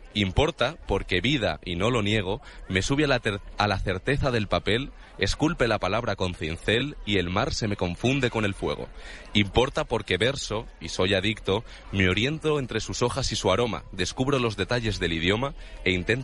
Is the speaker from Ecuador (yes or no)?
no; Vargas, Cantabria, Spain; No sé si parezco ya … hablando de mi pueblo de Cantabria